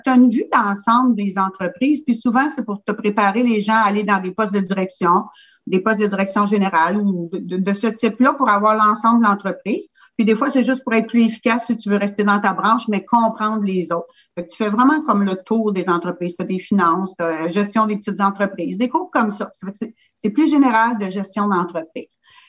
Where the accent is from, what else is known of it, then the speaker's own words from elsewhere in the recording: Saint-Hyacinthe, Quebec, Canada; Moi, je viens de la région de Saint-Hyacinthe.